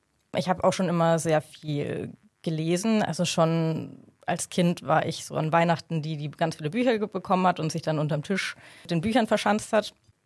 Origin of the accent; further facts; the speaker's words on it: Bavaria, Germany; now in Munich, Germany; Ich bin auch aus Franken, was man nicht hören kann.